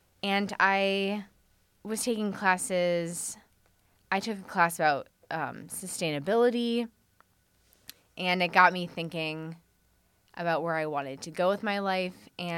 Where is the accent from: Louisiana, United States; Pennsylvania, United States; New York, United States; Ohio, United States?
Ohio, United States; Toledo; Yeah, I was born in Toledo. I still live in Toledo. Born and raised.